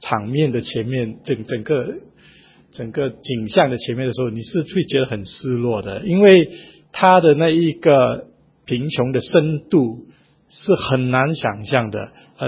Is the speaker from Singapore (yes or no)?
yes; Singapore; 那我们新加坡人是笨笨的